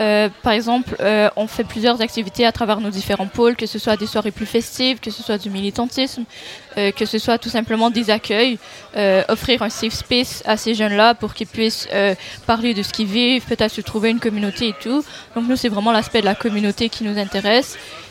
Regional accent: Canada; now in Belgium; Moi, personnellement, je viens du Canada et sur mon passeport canadien

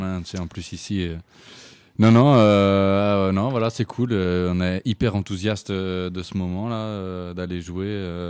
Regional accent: Charleroi, Wallonia, Belgium; now in Brussels, Belgium; maintenant je suis à Bruxelles, mais c'est vrai qu'à la base je suis de Charleroi, donc c'était pas si loin que ça.

